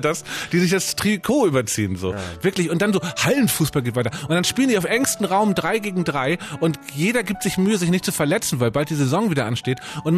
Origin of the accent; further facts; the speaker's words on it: Hamburg, Germany; Ich komme aus Hamburg, da wird nicht so viel. Da aus meiner Ecke, wo ich herkomme, in Hamburg-Stelling, da hat man einfach nicht euphorisch in den Tag gelebt.